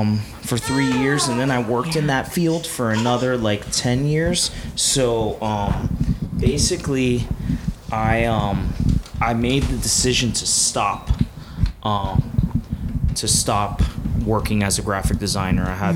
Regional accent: Kendall, Florida, United States; So I was definitely born and raised in the suburbs, not in the ci

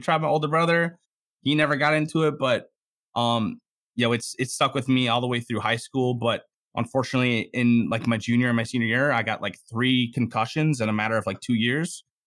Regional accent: Minnesota, United States; I grew up in Minnesota. I graduated in 2014 in central Minnesota.

